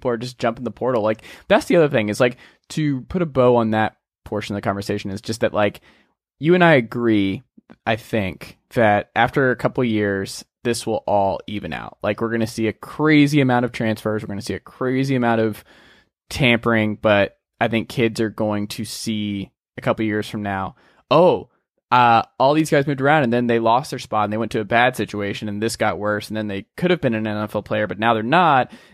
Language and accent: English; Atlanta, Georgia, United States; is it just because we're from Atlanta that I don't mind it?